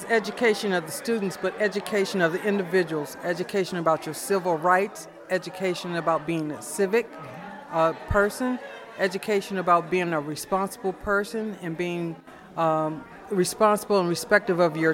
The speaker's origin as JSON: {"language": "English", "town": "Washington", "region": "District of Columbia", "country": "United States", "moved": "as an adult", "lives_now": "Troy, United States", "said": "Okay, well, someone told me the other day I have an accent. I don't know what they're talking about, but I'm originally from Washington, D.C. I moved to the area in year 2000, following my husband who took a job at RPI"}